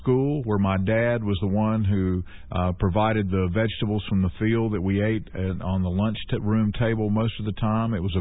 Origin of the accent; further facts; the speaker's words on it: Ellenboro, North Carolina, United States; also born or lived in Shelby / Spindale; I was born in Shelby, North Carolina. Back then it was called Cleveland County Hospital. And my parents very quickly moved to Spindale, North Carolina. And then we moved again when I was 18 months old to a small farming community called Ellenboro. And I was raised there.